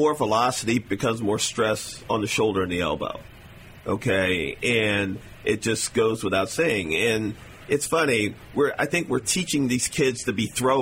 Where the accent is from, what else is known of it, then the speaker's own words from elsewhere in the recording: Kentucky, United States; You know, I'm from Kentucky originally. My granddad had the tobacco farm